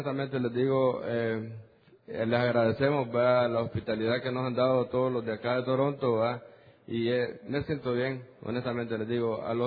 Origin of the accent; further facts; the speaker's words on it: El Salvador; Y yo no soy de Michoacán, soy salvadoreño.